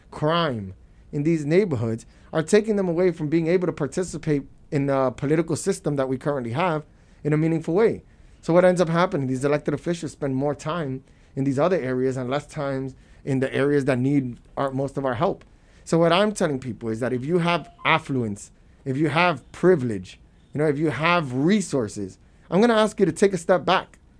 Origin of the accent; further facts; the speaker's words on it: Brooklyn, New York, United States; So, look, Brooklyn, I was born and raised in Brooklyn, born in Cumberland Hospital, went to the public schools here.